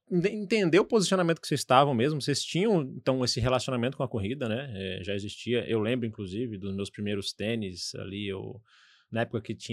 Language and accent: Portuguese; Brazil; tendo em vista o orgulho que nós temos como brasileiros mesmo e que fazemos esse mercado de corrida no Brasil